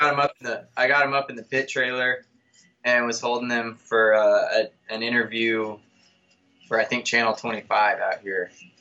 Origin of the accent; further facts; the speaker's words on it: The Woodlands, Texas, United States; I grew up just north of Houston, actually not too far from Corkscrew, before Corkscrew was around, a town called the Woodlands.